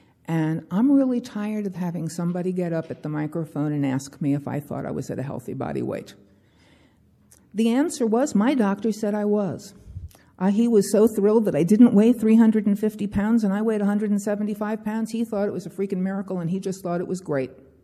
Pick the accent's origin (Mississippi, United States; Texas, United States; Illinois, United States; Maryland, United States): Maryland, United States; Baltimore; I'm a compulsive eater. And I come from Baltimore, Maryland.